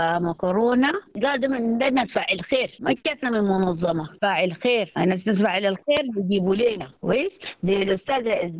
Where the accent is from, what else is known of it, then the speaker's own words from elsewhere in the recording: Khartoum, Sudan; moved away; احنا نزحنا من الخرطوم.